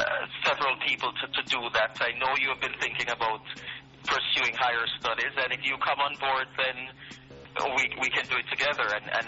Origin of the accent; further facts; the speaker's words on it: Jamaica; moved away as an adult; now in Canada; I'm from Jamaica.